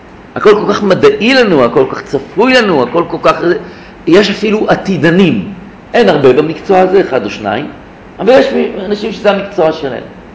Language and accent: Hebrew; Sde Boker, Southern District, Israel; אני גדלתי בשדה בוקר.